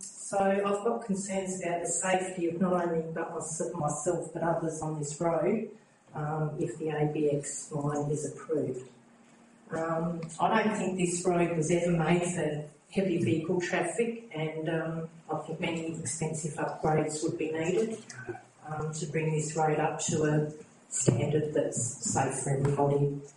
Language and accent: English; Deloraine, Tasmania, Australia; Oh, good afternoon. … from Deloraine. As a resident of the Meander Valley